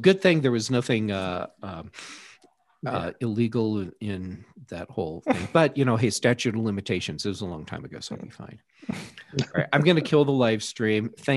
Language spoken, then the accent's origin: English; Colorado, United States; I'm like, "Oh no, I'm from Colorado."